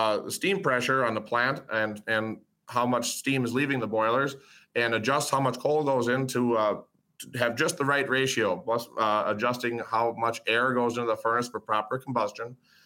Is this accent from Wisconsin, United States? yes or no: yes; Howard's Grove, Wisconsin, United States; I grew up in Wisconsin. From a small town called Howard's Grove, just 20 minutes south of Manitowoc.